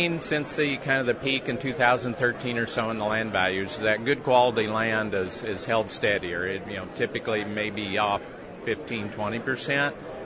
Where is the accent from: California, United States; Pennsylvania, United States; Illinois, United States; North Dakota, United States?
Illinois, United States; Quincy; I was originally from the Quincy area and grew up and farmed there for many years